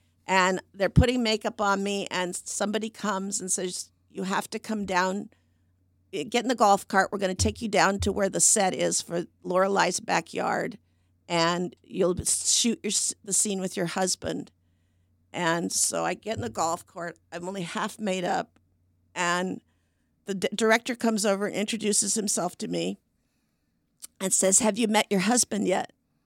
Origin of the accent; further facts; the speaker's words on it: Portland, United States; And I said, "Well, how did you know that I'm from Portland?"